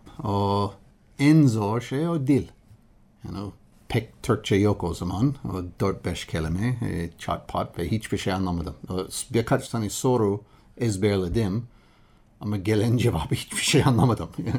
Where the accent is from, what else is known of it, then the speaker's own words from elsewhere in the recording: Massachusetts, United States; Turkish is a second language; also born or lived in Rhode Island; Ben Rhode Island, Eyalet'te doğdum. 2 yaşında Massachusetts'a geçtim. Küçücük bir ada. Boston'a yakın bir ada. Orada büyüdüm.